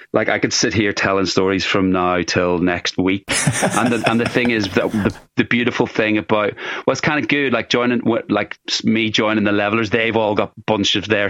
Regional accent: Ireland; The amount of money you could make just being Irish and playing in Irish bars was insane.

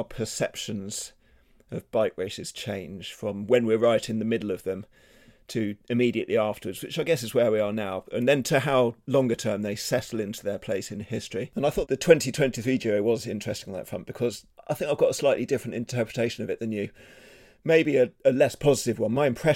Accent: United Kingdom; So I'm British. So I'm well within my comfort zone talking about the weather.

